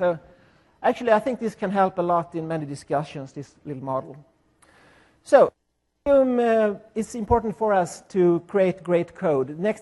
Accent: Sweden; accent: Swedish; English is a second language; Sorry about that. I guess it's my Swedish accent.

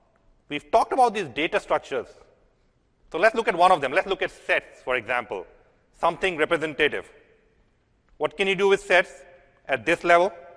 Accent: Pune, Maharashtra, India; I come from a city of Pune. That's my hometown.

